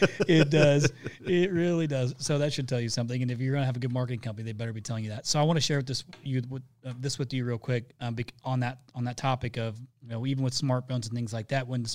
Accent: Indiana, United States; I'm from Indiana. You heard me say I grew up on a farm. I'm from the country, okay?

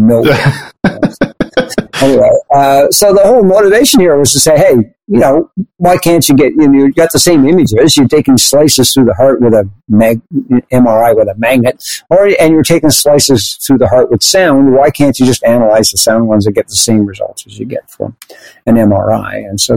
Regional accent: Canada; because I'm a Canadian.

